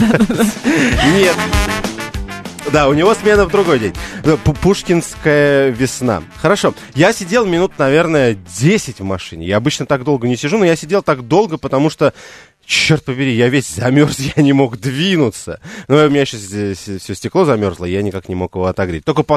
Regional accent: Moscow, Russia; я же коренной москвич

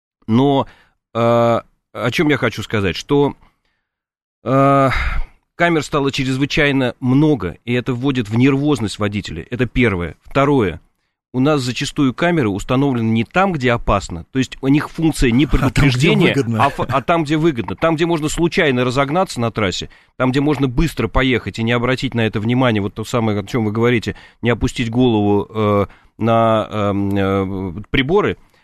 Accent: Moscow, Russia; я коренной москвич. Я родился и вырос в этом городе.

